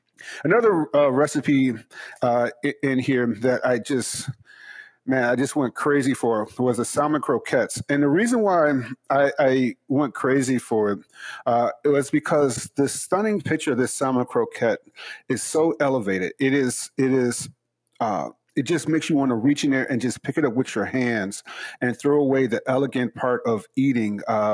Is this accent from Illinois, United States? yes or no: yes; Chicago, Illinois, United States; growing up in Chicago, hanging out with the Hebrew Israelites and everyone like that.